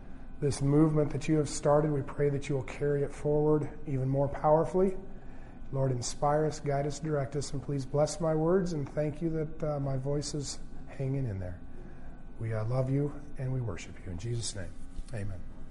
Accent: Loma Linda, California, United States; born there; Maybe I should back up and give you a little bit more background to this. I was born in Loma Linda.

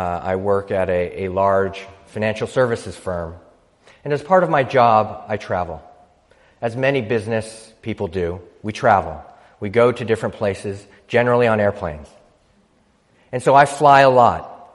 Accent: Philadelphia, Pennsylvania, United States; U.S. Air, because I'm from Philadelphia, which means you fly U.S. Air.

